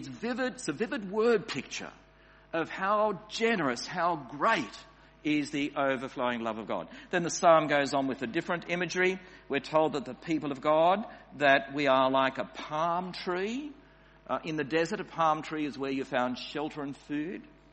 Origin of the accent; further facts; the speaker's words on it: New South Wales, Australia; A few years ago in my home state of New South Wales